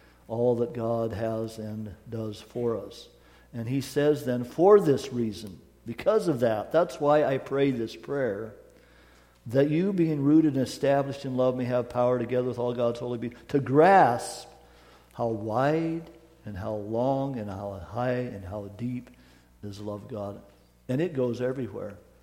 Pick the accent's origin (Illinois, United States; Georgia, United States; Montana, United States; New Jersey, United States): Montana, United States; Eureka; now in Sandpoint, United States; born and raised in Eureka, Montana, Christmas tree capital of the world. Here we are in Sandpoint.